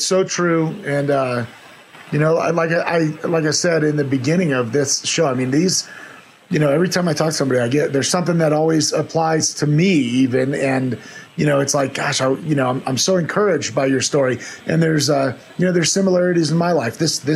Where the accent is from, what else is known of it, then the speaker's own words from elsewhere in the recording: Florida, United States; also born or lived in Georgia / Alabama; I grew up in Florida and spent some time in Georgia and Alabama, so I just kind of love that Southern approach to it all anyways, the dialect